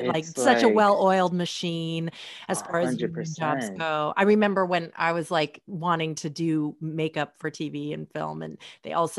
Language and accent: English; Portland, Oregon, United States; I'm from Portland.